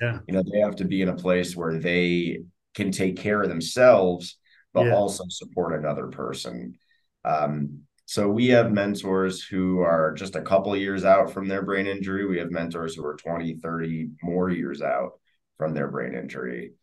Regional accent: United States; I'm from the States

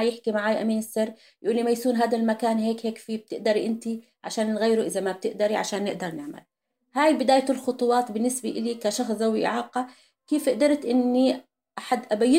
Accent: Jordan; اللي عم بيصير عندنا بالأردن والمنظومة السياسية الموجودة

